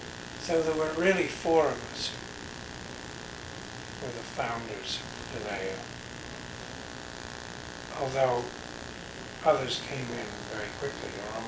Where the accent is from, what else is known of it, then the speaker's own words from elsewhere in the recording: Boston, Massachusetts, United States; born there; also born or lived in Italy; No, I was born in Boston.